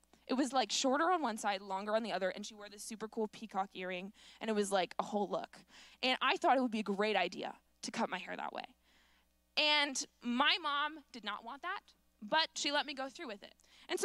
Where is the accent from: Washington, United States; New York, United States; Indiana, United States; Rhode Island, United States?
Washington, United States; I was born in the Totem Lake Evergreen Hospital, and that's also where I got my appendix taken out. So I've lived in this area my entire life. These are my stomping grounds.